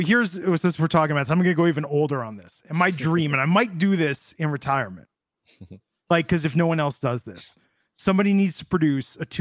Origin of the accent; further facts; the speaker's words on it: West Coast, United States; by heart because I grew up on the West Coast.